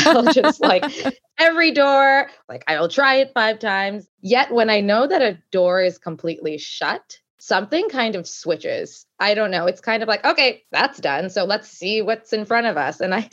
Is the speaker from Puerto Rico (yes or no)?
no; Canada; also born or lived in United States; So I was until recently based in the US. Hmm. I grew up in Canada, went to undergrad in Toronto and went to law school and then worked for quite a few years in the States, mainly on the East Coast, and then returned back